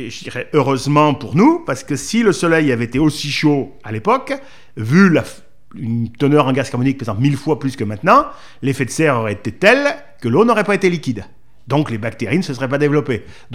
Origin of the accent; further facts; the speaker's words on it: Auvergne-Rhône-Alpes, France; il y a la Bretagne ou le Massif Central, je suis auvergnat